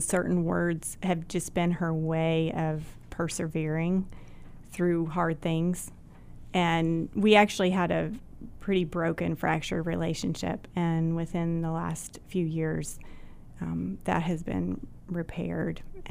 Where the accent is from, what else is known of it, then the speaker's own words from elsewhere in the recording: Simpsonville, South Carolina, United States; I grew up in Simpsonville, South Carolina, which is a small town in the upstate of South Carolina near Greenville.